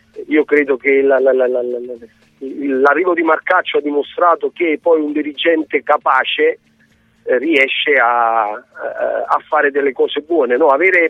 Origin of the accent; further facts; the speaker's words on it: Naples, Campania, Italy; probabilmente si dimenticano che sono napoletano.